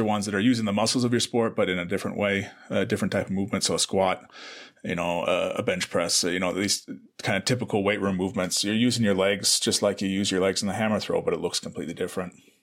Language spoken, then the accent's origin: English; Seattle, Washington, United States; I'm from Seattle, which is right across the border from where he was living.